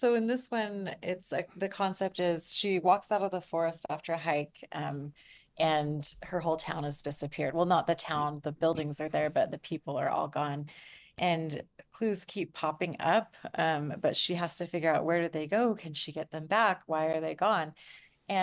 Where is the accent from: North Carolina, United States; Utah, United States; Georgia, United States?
Utah, United States; I grew up in Southern Utah, so that's been a delight to revisit.